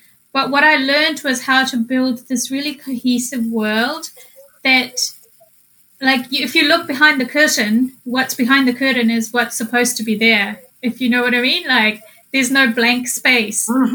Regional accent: New Zealand; also born or lived in Fiji; And and so I was born in Fiji, and it's a tiny dot of an island in the Pacific. And I grew up in New Zealand

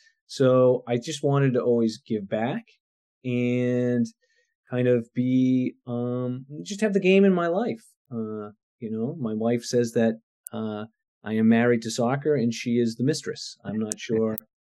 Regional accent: Danvers, Massachusetts, United States; I'm a local kid. I grew up on the North Shore. I grew up in Danvers, a product of Danvers youth soccer, for sure.

